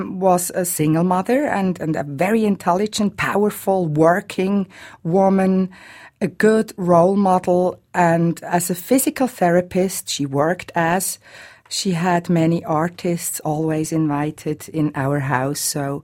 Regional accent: Morocco; now in Switzerland; I know African countries very well myself. I'm half caste from Morocco.

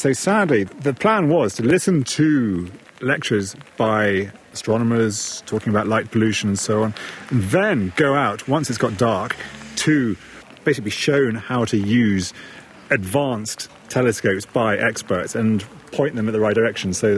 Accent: London, United Kingdom; now in Bern, Switzerland; I mean, I'm actually from London, and London, you can't see stars.

